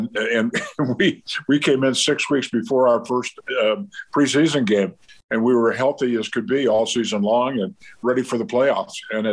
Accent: San Diego, California, United States; And I ended up growing up in San Diego

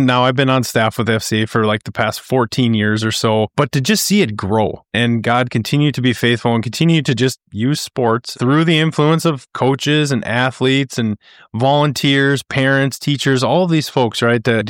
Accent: Cannon Falls, Minnesota, United States; We grew up in Cannon Falls, Minnesota.

